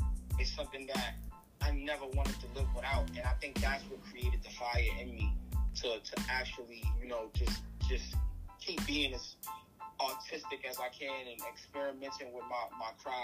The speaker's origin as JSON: {"language": "English", "town": "Brooklyn", "region": "New York", "country": "United States", "tie": "born or raised there", "said": "the environment, growing up in Brooklyn, friends, you know, freestyle."}